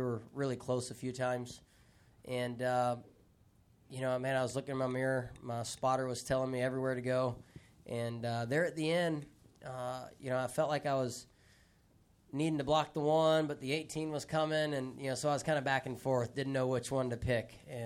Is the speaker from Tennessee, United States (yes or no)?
no; Mississippi, United States; I love my home state. You know, I got a lot of supporters there.